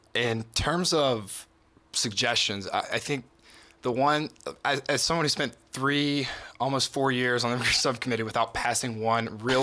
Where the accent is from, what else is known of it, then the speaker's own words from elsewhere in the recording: Virginia, United States; So I'm from Appalachia, right, down in southwestern Virginia.